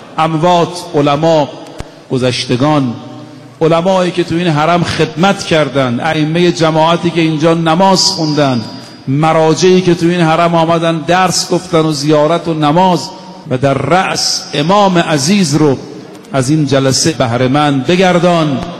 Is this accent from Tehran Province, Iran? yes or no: no; Qom, Iran; ما زمان طاغوت، ما بچه قمیم